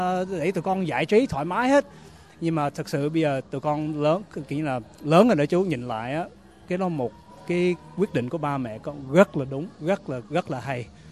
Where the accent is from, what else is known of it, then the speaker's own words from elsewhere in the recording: Australia; mình là người Úc gốc Việt, mình có sẵn cái advantage như vậy, tại sao không có nương theo quê ba mẹ mình như vậy